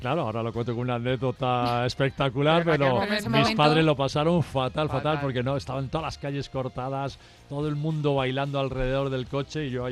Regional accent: Rio de Janeiro, Brazil; Spanish is a second language; como sabéis que soy brasileiro, os voy a contar una anécdota.

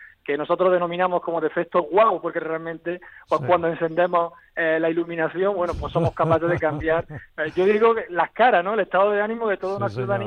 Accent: Puente Genil, Andalusia, Spain; yo como soy de pueblo y soy de aquí de Puente Genil

